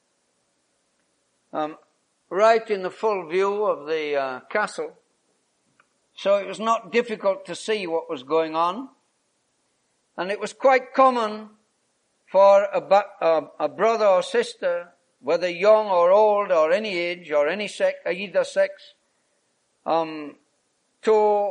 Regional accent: Jamaica; I come from Jamaica.

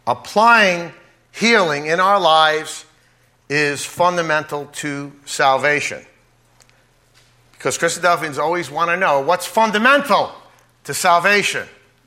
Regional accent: New Jersey, United States; I come from the East, as our brother seemed to indicate, New Jersey. I know that seems like a foreign land to many of you. You think it's in another continent, but it's not. It's near New York City. We talk a little differently.

